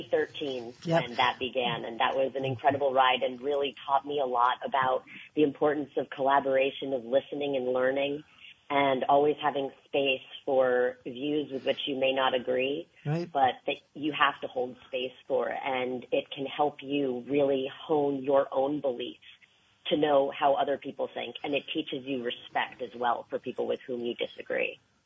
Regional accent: United States; Because as an American, I don't know.

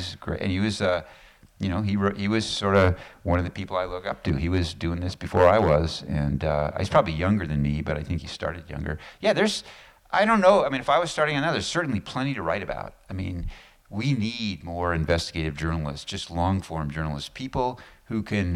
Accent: Corvallis, Oregon, United States; You know, growing up in Corvallis, Oregon, I wasn't a great student.

